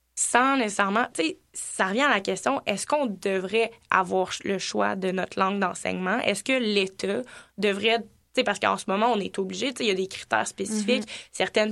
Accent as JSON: {"language": "French", "town": "Gatineau", "region": "Quebec", "country": "Canada", "said": "Moi, personnellement, je viens de Gatineau, qui est une ville, ben disons, c'est à côté d'Ottawa. Donc, il y a beaucoup de gens qui parlent anglophone."}